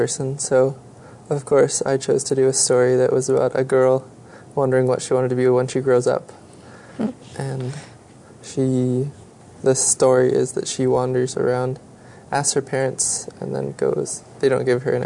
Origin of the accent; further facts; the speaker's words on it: Vancouver, British Columbia, Canada; I grew up here in Vancouver on Musqueam territory.